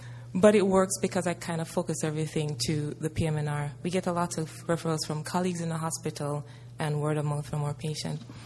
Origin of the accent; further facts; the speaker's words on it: Jamaica; I'm from Jamaica. I'm actually the only physiatrist in Jamaica